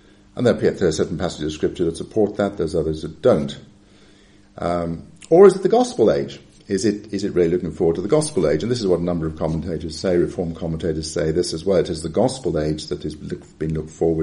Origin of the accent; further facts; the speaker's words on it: Wales, United Kingdom; because I'm Welsh. There's a bit of old Presbyterianism in me.